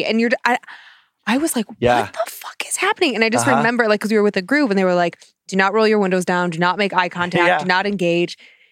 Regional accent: Texas, United States; I'm from South Central Texas, and I'm a non-denominational Christian.

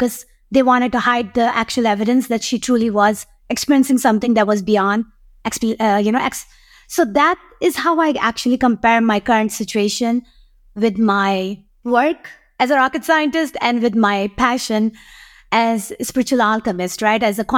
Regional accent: Pakistan; Growing up in Pakistan, you know, there was a poet called Allama Iqbal.

